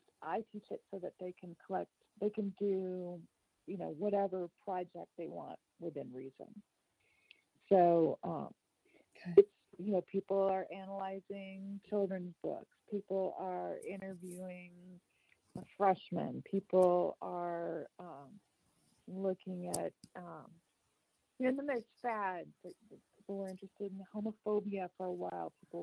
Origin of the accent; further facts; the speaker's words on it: El Cerrito, California, United States; Yeah, well, I grew up in El Cerrito.